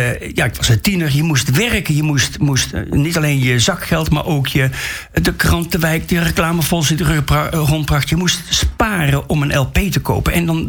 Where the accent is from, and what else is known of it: Schijndel, North Brabant, Netherlands; born or raised there